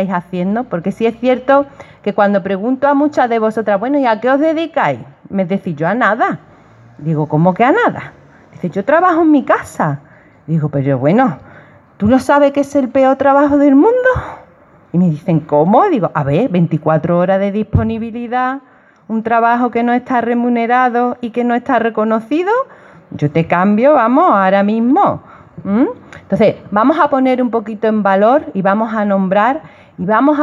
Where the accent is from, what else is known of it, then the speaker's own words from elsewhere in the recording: Fuengirola, Andalusia, Spain; Yo soy de Fuengirola y os puedo decir que, bueno, nosotros ya somos una gran ciudad